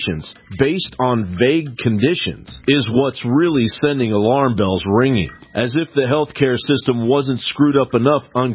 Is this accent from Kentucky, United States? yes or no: yes; Kentucky, United States; I grew up in Kentucky.